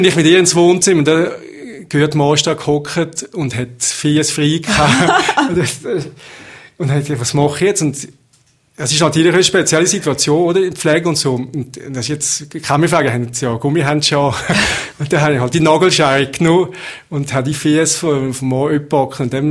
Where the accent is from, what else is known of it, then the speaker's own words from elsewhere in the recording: Valais, Switzerland; moved away as an adult; ich bin eigentlich kein gebürtiger Gummer und habe nicht die Wurzeln in dem Sinne im Gumbs oben. Ich bin oben aufgewachsen, aber ich bin eigentlich schon mit 18 zuerst mal von daheim weg und habe Schutz in Notter und in Brie gewohnt